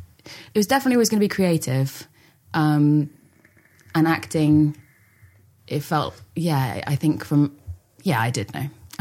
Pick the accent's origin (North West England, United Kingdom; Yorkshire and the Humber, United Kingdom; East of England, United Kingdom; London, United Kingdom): London, United Kingdom; I grew up in North London, around sort of like my family my grandpa came over from Ireland with four of his brothers.